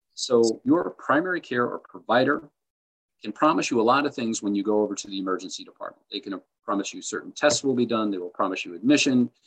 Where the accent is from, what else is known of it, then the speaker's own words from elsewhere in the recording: Ireland; I'm an Irishman, so you're going to get long-winded here.